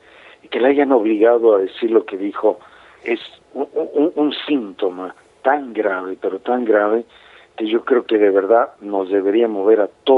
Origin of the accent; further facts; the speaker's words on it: Mexico; como pastor, como mexicano.